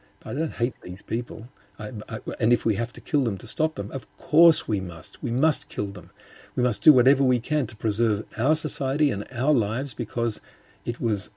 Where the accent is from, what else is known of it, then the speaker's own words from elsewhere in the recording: Australia; I'm from Australia, as people who are listening and wondering where my accent comes from might have noticed. My parents, like almost everybody in my cohort of young Jews in Australia, those of us born in the early 1950s, my parents were graduates of Auschwitz, both of them